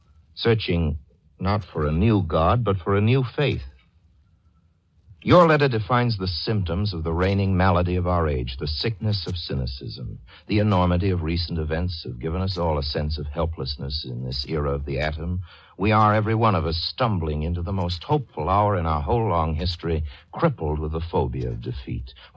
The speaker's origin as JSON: {"language": "English", "region": "England", "country": "United Kingdom", "also_born_or_lived": "London", "moved": "as an adult", "lives_now": "Victoria, Canada", "said": "I'm an English girl, and I married a Canadian flyer in England in 42."}